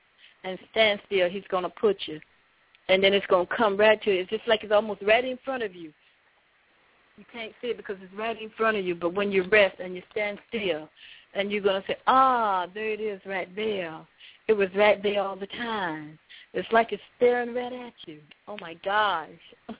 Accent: South Carolina, United States; I'm from South Carolina, but I'm kind of between South Carolina, North Carolina, Georgia.

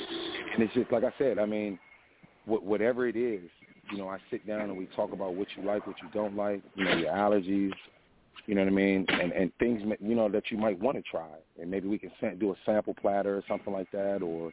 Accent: Washington, District of Columbia, United States; now in Long Beach, United States; I'm from Washington, D.C. originally. I live in Long Beach.

